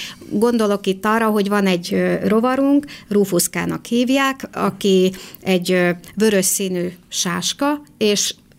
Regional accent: Great Hungarian Plain, Hungary; born or raised there

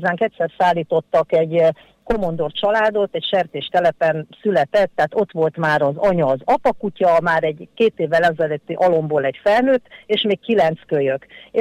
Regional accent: Kaposvár, Somogy, Hungary; Kaposváron uh-huh születtem, mindig városi lány voltam, sőt, emeletes házban éltünk

